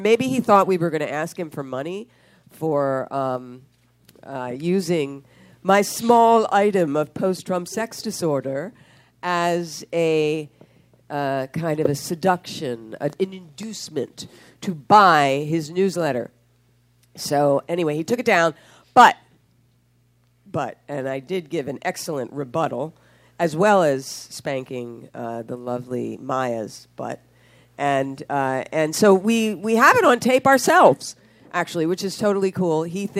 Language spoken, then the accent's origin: English; Philadelphia, Pennsylvania, United States; We're getting ready to go to Philly, my hometown.